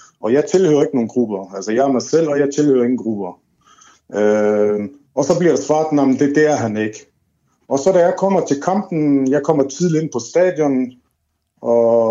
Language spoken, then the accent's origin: Danish; Aarhus, Central Denmark Region, Denmark; born there; now in Odense, Denmark; Det ene, det er AGF, fordi jeg er født i Aarhus, og så følger jeg med OB, fordi jeg bor i Odense